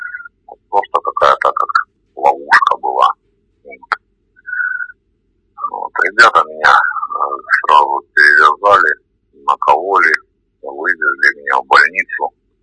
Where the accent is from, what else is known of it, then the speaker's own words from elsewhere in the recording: Donbas, Ukraine; also born or lived in Bryansk; Потом мне было лет 5, родители переехали сюда, на Донбасс, то есть отец работать на шахты.